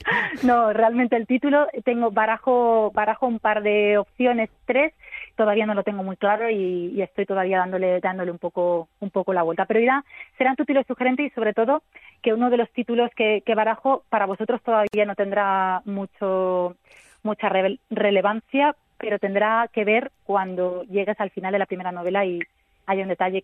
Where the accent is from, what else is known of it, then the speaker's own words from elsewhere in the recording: Alicante, Valencian Community, Spain; born there; Alicante es un protagonista indiscutible, es una ciudad que yo he nacido aquí, yo soy alicantina, yo amo mi ciudad